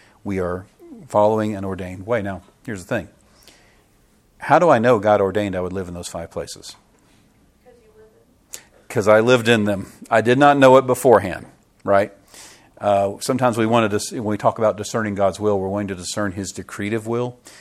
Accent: Powder Springs, Georgia, United States; born or raised there; also born or lived in Marietta

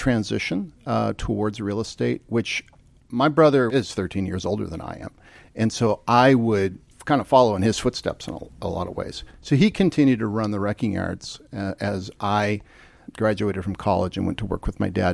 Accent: San Jose, California, United States; Yeah, I grew up in San Jose, California, which when I was growing up, nobody thought of as part of Silicon Valley.

